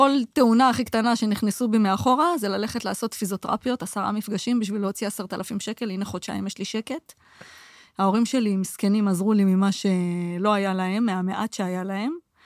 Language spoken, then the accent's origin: Hebrew; Jerusalem, Jerusalem District, Israel; moved away as an adult; now in Rishon LeZion, Israel; ובגיל 35 עשיתי חתיכת מהלך, ארזתי את הילדים שלי, ועזבתי את העיר שגדלתי בה, עזבתי את ירושלים לראשון, ושם בעצם התחלתי מאפס